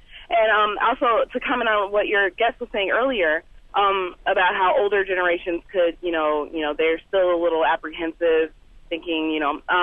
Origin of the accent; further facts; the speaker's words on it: United States; That made me feel proud as an American.